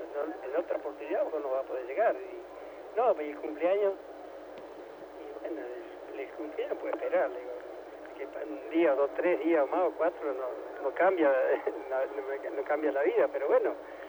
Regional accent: Gobernador Crespo, Santa Fe, Argentina; soy de Gobernador Crespo, estoy 150 kilómetros para el norte

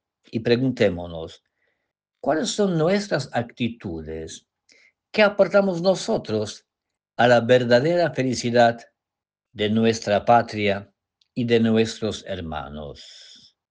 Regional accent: Poland; Todavía estoy de vacaciones en mi país natal, Polonia.

